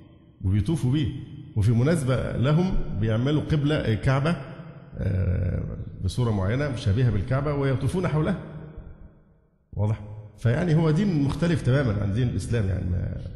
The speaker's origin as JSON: {"language": "Arabic", "country": "Egypt", "said": "فما يحصل عندنا في مصر من عبادة الأضرحة"}